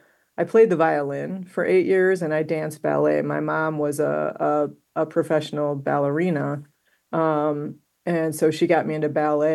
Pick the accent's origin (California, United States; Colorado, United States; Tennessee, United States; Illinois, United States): Illinois, United States; Homewood; I was born in Ingalls Hospital in the south suburbs of Chicago. I grew up in Homewood. I went to Homewood Flossmoor High School. I grew up in the 70s and the 80s.